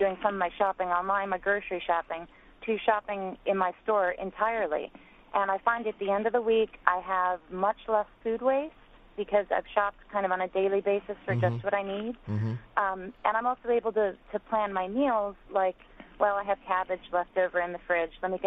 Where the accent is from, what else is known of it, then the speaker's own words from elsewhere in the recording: Michigan, United States; in my former life, I guess, when I grew up in Michigan, we would shop at big box stores.